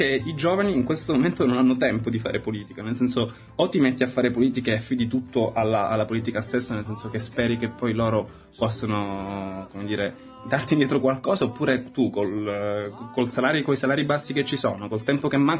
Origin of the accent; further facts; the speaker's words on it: Sicily, Italy; sì, sono siciliano.